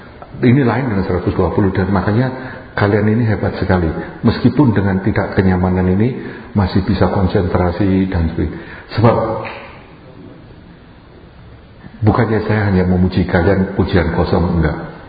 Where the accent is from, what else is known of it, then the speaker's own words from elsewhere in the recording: Jakarta, Indonesia; apalagi aku dari Jakarta